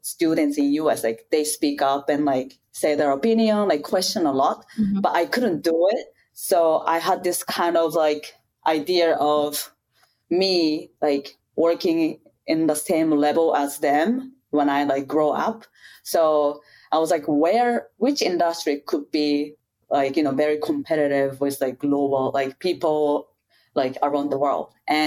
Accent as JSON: {"language": "English", "region": "Kagawa", "country": "Japan", "tie": "born or raised there", "said": "And like Tiffany mentioned earlier, I was born and raised in Japan prefecture called Kagawa, which is the smallest prefecture in Japan."}